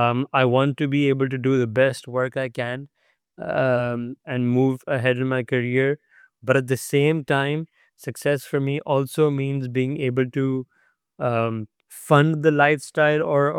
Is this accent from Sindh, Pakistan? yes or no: yes; Karachi, Sindh, Pakistan; English is a second language; also born or lived in Lahore / Islamabad; I am originally from Pakistan. I grew up in the city of Karachi, where I went to school and middle school and high school. I also went to university in Pakistan as well, in another city called Lahore.